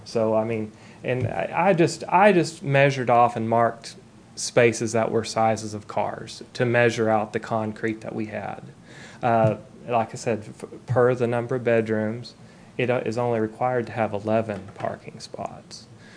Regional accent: Arkansas, United States; We're from Northwest Arkansas, so we're up here in Branson a lot in this area.

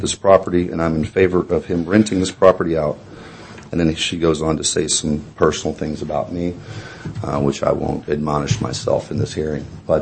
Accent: the Ozarks, United States; also born or lived in Fayetteville, Arkansas / Florida; Although I was born in Fayetteville, Arkansas, and raised in the Ozarks, I've been in Florida for the last 21 years. Just moved back here.

